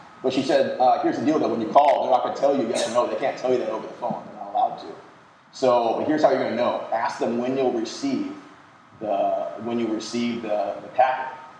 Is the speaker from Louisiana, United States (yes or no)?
no; Washington, United States; And just like any kid growing up in Washington, there's one thing that every kid wants, and that's to go to the University of Washington.